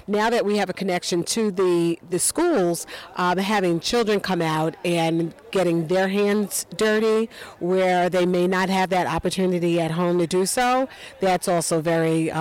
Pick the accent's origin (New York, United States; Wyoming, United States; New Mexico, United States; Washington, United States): New York, United States; New York City; I grew up in New York City, so I didn't know much about gardening